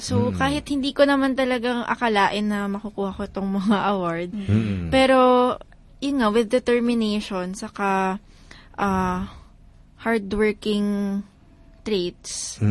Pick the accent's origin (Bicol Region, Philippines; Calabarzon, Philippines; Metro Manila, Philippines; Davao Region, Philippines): Bicol Region, Philippines; from Bicol ako. So, bunso. So, nag-work ng Manila.